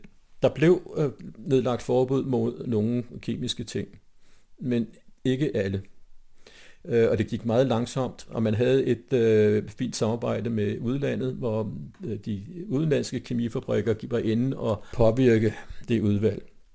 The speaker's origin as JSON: {"language": "Danish", "town": "Ballerup", "region": "Capital Region of Denmark", "country": "Denmark", "tie": "born or raised there", "said": "over på den anden side af vejen i Ballerup, hvor jeg er opvokset, ikke?"}